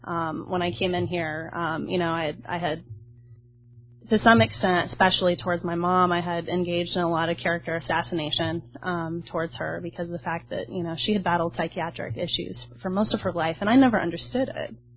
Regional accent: Arkansas, United States; also born or lived in Oklahoma; I was born in Oklahoma, but I spent a big part of my childhood in Northwest Arkansas.

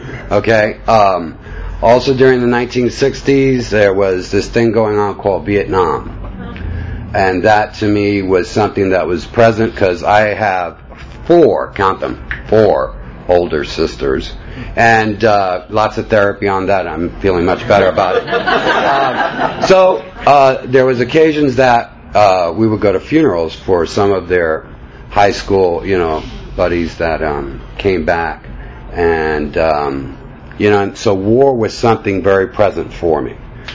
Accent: New York, United States; But I'm from New York, and so I showed up late, and I got into the wrong car.

